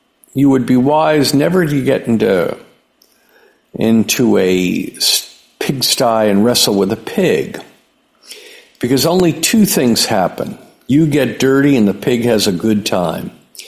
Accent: New York City, New York, United States; born there; I was born in New York City, so I had no relationship with being raised in the South.

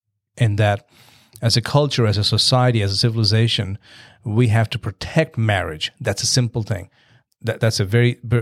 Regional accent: India; Right? I'm Indian.

